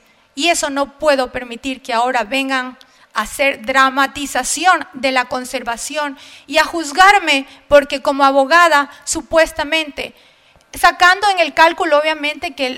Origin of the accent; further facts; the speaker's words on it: Galápagos, Ecuador; Como galapagueña, he aprendido a amar a mi tierra